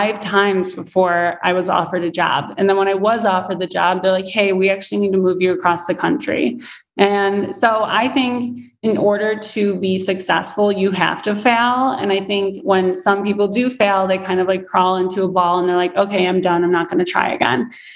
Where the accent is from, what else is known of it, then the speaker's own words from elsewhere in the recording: Chicago, Illinois, United States; I'm from Chicago and like everyone wants to go to St. Ignatius and I didn't get into that high school.